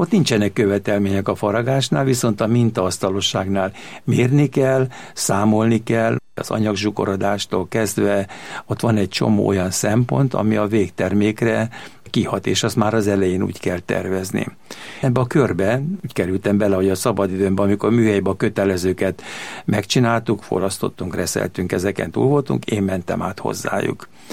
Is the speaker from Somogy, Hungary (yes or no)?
yes; Kaposvár, Somogy, Hungary; born there; Én Kaposvárra születtem, ebbe a tájegységbe, ebbe tudtam én kiteljesedni.